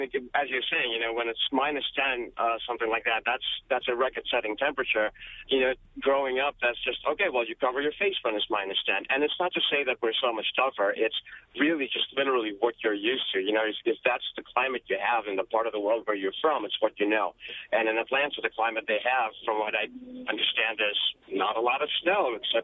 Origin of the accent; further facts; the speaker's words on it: Russia; also born or lived in Rochester, New York, United States; I'm from Russia originally and then lived in some really cold places in Rochester, New York, was stationed in the Army up in Fort Drum.